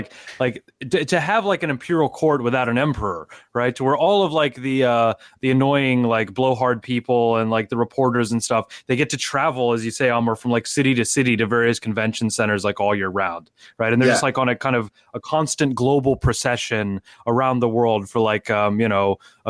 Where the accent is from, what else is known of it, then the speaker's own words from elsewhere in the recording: United States; And by the way, I say that as an American, right, who doesn't really like the American government